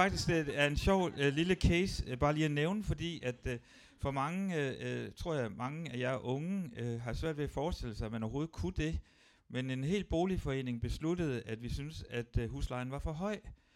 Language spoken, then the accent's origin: Danish; Copenhagen, Capital Region of Denmark, Denmark; now in Aarhus, Denmark; Jeg kommer fra København, og jeg tænkte selvfølgelig over de spørgsmål